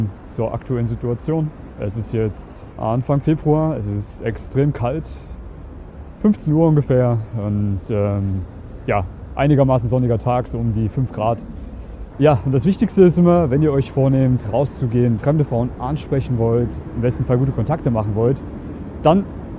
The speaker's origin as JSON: {"language": "German", "country": "Germany", "said": "Ich bin aus Deutschland ursprünglich"}